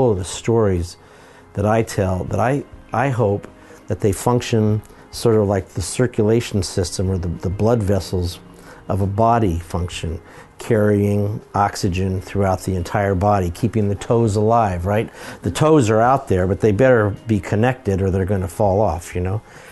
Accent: Riverside, California, United States; I grew up in Riverside, California, down by, not far from Disneyland, and worked for my local newspaper down there.

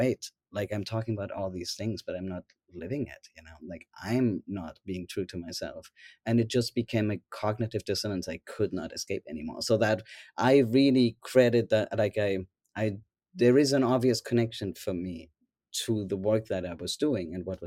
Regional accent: Germany; growing up in Germany, as I know you did

